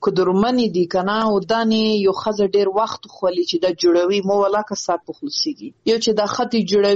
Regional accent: Afghanistan; په افتخار يم چې زه د افغانستان يم، زه د وطن يم

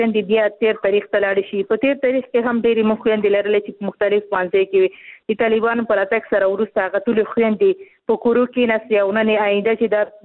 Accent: Khost, Afghanistan; زه خپل د خوست یم

